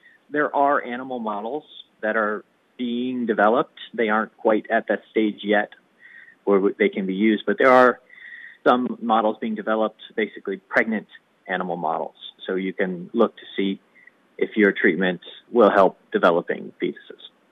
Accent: Naples, Florida, United States; It was only a matter of time before it got to Florida, where I'm from Naples. I grew up here. I have a family here.

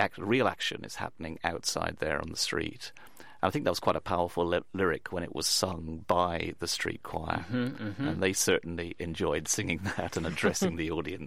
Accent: England, United Kingdom; As an Englishman, originally

